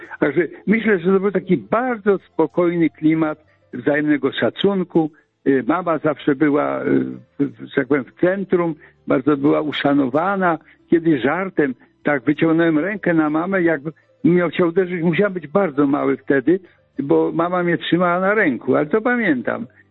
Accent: Kalisz, Greater Poland Voivodeship, Poland; W Kaliszu na szczęście kościołów było dużo. Ja się wychowałem tak trochę w cieniu kolegiaty. Czasem byłem parafianinem kolegiaty, a czasem obecnej katedry kościoła z nazwaniem świętego Mikołaja.

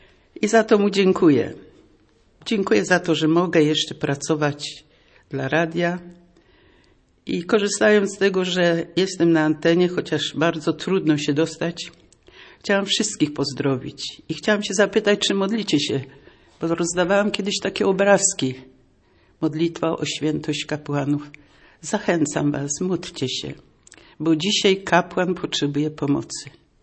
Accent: Gniezno, Greater Poland Voivodeship, Poland; No każdy już wie, że jestem

